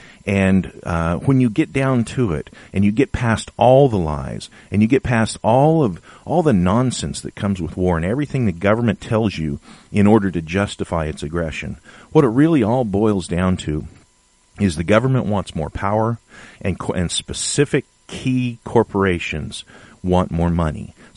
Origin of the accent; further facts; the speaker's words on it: California, United States; born there; I'm not a Southerner. I'm not from the South. I was born in California.